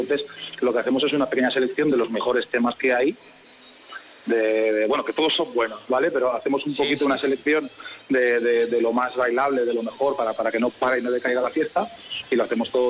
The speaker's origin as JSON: {"language": "Spanish", "town": "Albacete", "region": "Castilla-La Mancha", "country": "Spain", "said": "somos de La Mancha, aunque seamos … somos de La Mancha, somos todos de Albacete."}